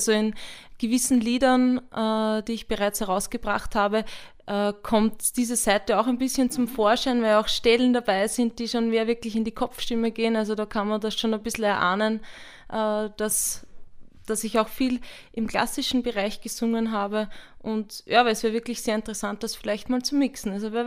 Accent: Zwettl, Lower Austria, Austria; ich bin wirklich direkt aus der Stadt Zwettl und da haben wir auch das wunderschöne Kamptal

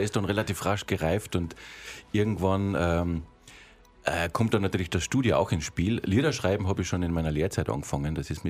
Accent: Gmünd, Carinthia, Austria; now in Spittal, Austria; Ich wohne jetzt in Spital. Ich komme ursprünglich aus Gmünd.

